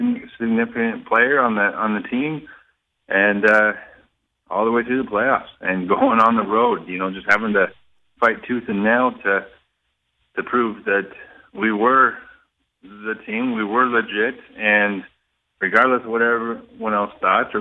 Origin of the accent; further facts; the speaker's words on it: Gillette, Wyoming, United States; I'm from the prairies. I'm from Gillette, Wyoming. Coal mines, methane, gas, oil, and lots of prairie and desolate.